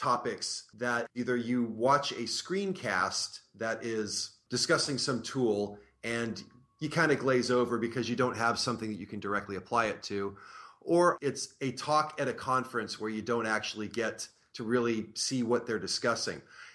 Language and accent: English; California, United States; you're in my hometown. I can probably help out. And also San Francisco is just 15 miles north.